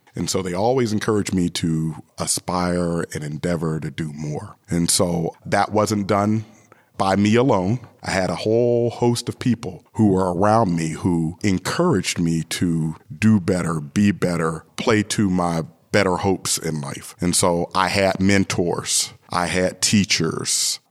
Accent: Aliquippa, Pennsylvania, United States; I was born on November the 19th, 1971, in Aliquippa, Pennsylvania, and I've lived in this region pretty much all my life.

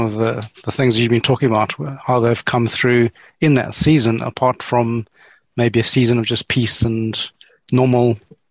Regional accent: Scotland, United Kingdom; from Scotland.

